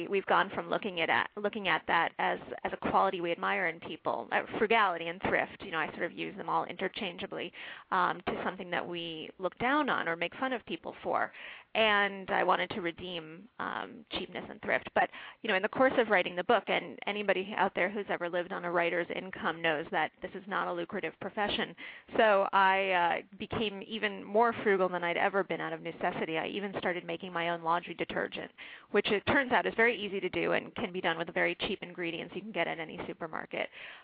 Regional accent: Connecticut, United States; When I was growing up in Connecticut, he didn't let us turn the heat above 50 degrees

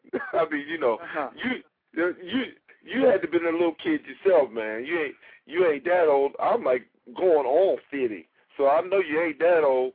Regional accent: Ohio, United States; so you know I'm from Ohio, but I was New Yorked out with the records, man.

